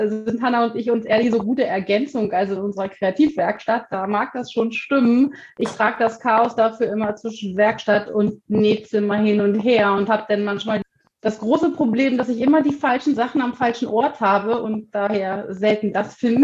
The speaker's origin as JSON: {"language": "German", "town": "Braunschweig", "region": "Lower Saxony", "country": "Germany", "said": "Ja, hallo … ich komme aus Braunschweig"}